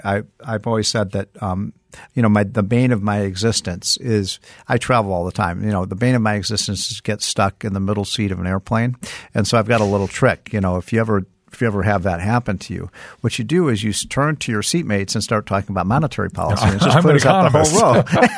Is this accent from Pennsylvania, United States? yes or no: no; Chicago, Illinois, United States; I grew up in Chicago, and I remember one time when I was about 12 years old.